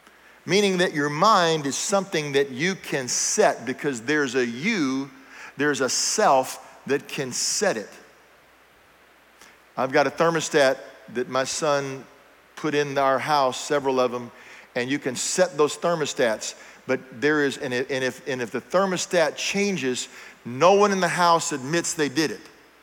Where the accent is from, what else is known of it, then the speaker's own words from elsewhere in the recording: United States; I'm American, so they already thought I was crazy there in Paris.